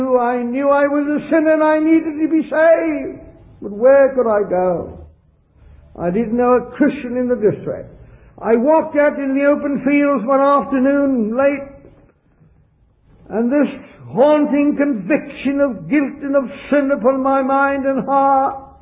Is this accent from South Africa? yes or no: yes; South Africa; born there